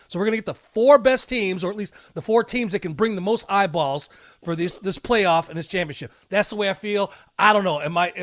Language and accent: English; Midwest, United States; I grew up in the Big Ten area.